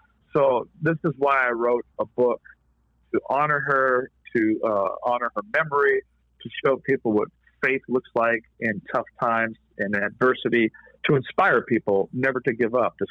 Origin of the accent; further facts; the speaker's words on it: Compton, California, United States; moved away; also born or lived in Grants Pass, United States; from growing up in Compton in the hood. And so yeah. I was a new student at this school in Grants Pass, Oregon.